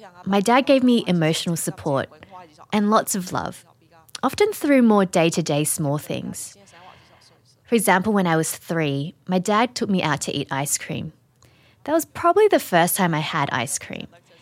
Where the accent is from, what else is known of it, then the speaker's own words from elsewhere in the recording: Guangdong, China; I'm from Daejeon.